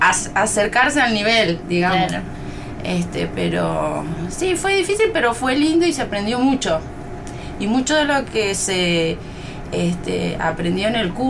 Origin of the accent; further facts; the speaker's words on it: González Catán, Buenos Aires Province, Argentina; Yo soy de Buenos Aires, de González Catán, de la zona oeste, La Matanza. Nací ahí, me crié ahí